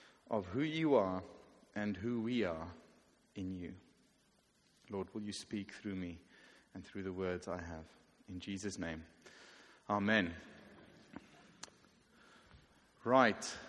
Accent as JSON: {"language": "English", "country": "South Africa", "said": "I'm originally from South Africa"}